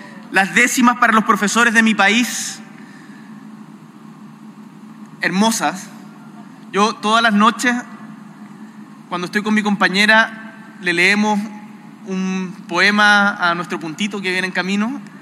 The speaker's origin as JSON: {"language": "Spanish", "town": "Punta Arenas", "region": "Magallanes", "country": "Chile", "said": "Yo vengo de Punta Arenas"}